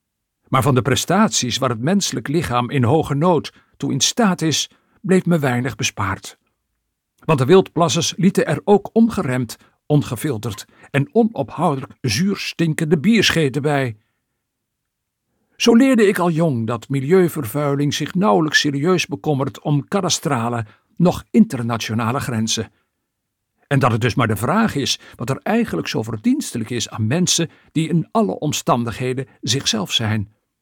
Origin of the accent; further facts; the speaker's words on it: Sas van Gent, Zeeland, Netherlands; grenscafé in mijn geboorteplaats Sas van Gent had een overwegend Belgische klandizie